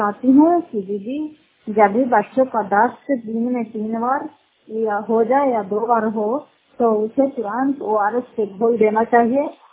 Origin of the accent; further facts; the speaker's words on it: Bihar, India; घर फतेहपुर, पंचायत मकौटा, जिला नालंदा, कराकसर प्रखंड की निवासी हूँ।